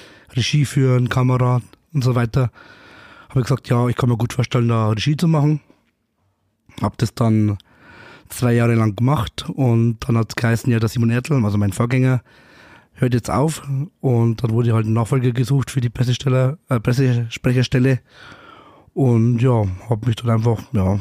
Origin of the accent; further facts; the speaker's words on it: Altenstadt, Bavaria, Germany; also born or lived in Weiden; ich bin in Weiden geboren, aber aufgewachsen in Altenstadt bei Fundstrauß. Aber wohne jetzt auch schon jetzt seit, ich glaube, 4 Jahre jetzt in Weiden.